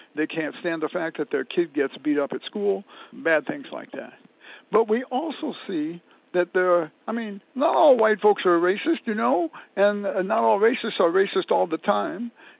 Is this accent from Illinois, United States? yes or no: yes; Decatur, Illinois, United States; born or raised there